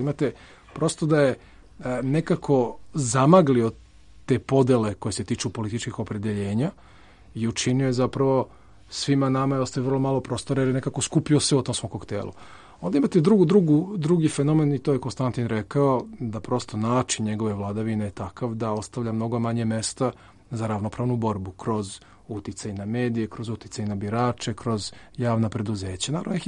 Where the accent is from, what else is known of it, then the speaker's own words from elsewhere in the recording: Serbia; ja i to vam govorim kao pravnik, a ne kao Srbin